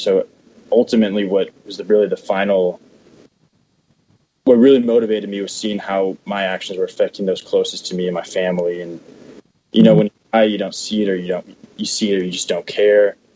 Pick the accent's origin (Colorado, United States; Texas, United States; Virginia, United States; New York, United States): Texas, United States; Flower Mound; Yeah, so I grew up in the North Texas area, Flower Mound, Texas, my whole life.